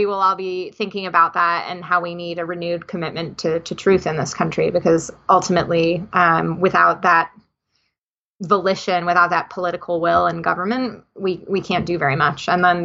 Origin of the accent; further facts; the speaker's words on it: New Jersey, United States; I mean, we can say Putin, but that just makes me sound like I'm from New Jersey, which I am.